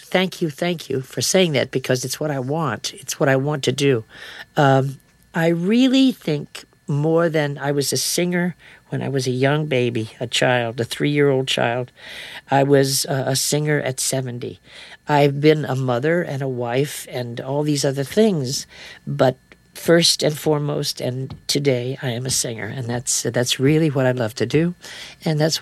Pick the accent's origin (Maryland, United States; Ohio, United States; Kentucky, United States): Kentucky, United States; Maysville; So we went back to my hometown. Maysville, Kentucky, back to the church where I was baptized and confirmed and all the rest of it.